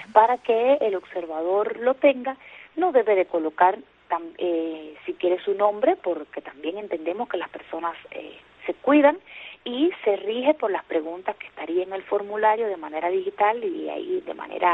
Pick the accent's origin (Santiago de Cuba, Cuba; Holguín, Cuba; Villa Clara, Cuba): Holguín, Cuba; Antilla; moved away as an adult; now in Havana, Cuba; en el pueblo donde yo nací, donde yo me crié toda mi vida, hasta venir a La Habana ya de 30 años de edad, Antilla, un pueblo muy pequeñito, creo que el más pequeño de toda nuestra isla